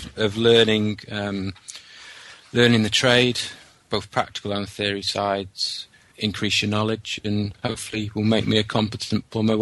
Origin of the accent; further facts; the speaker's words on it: Chester, North West England, United Kingdom; I'm from Chester.